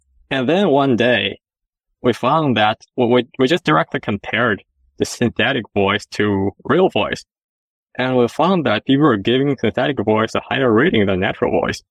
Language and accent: English; Shanghai, China; moved away as an adult; now in United States; I grew up in Shanghai and went to University of Illinois, but I never graduated.